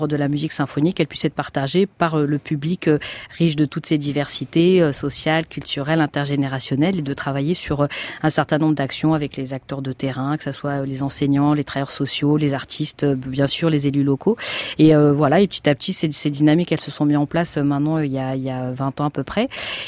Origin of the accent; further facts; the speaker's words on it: Île-de-France, France; j'ai grandi en Seine-Saint-Denis.